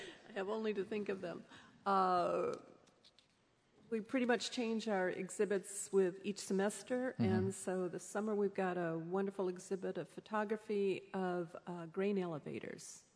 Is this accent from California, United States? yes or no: no; Illinois, United States; No, I'm from Illinois.